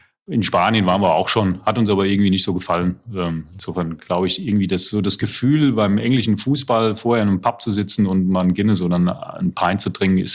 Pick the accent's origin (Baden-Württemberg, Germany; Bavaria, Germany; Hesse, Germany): Hesse, Germany; Selters; Ja, ich komme aus Seltas im Taunus.